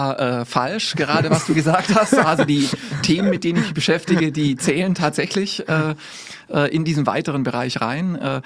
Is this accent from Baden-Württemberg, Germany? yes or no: yes; Baden-Württemberg, Germany; ich bin Schwab, da wo ich herkomme, muss man sagen, ist ein Kurkaff, da ist nichts